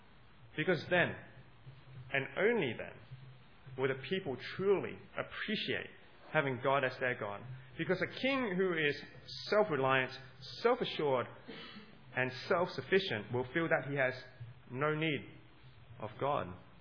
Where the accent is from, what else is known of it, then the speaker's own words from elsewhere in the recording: Hong Kong; Now, I grew up in Hong Kong